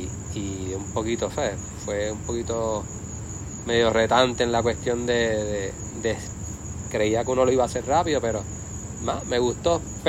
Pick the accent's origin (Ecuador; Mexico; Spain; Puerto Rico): Puerto Rico; Levittown; donde yo me crié fue en Levittown, y ahí pues entonces vivíamos también cerca de la playa